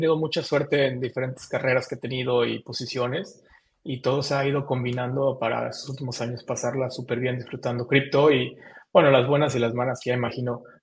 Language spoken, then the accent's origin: Spanish; Matamoros, Tamaulipas, Mexico; yo crecí en Matamoros y diario tenía una visa de estudiante para estudiar en Brownsville, que es ahora sí que la ciudad americana en Texas, de la frontera de Matamoros, y donde en la prepa aprendí inglés